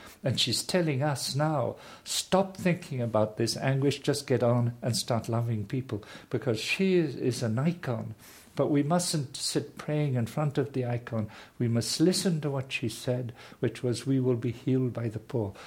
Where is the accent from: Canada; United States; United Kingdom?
Canada; being Canadian and my father being there